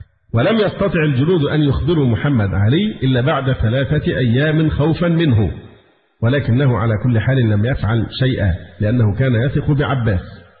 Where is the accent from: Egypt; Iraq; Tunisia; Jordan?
Egypt; لأننا لا ناقة لنا ولا جمل كمصريين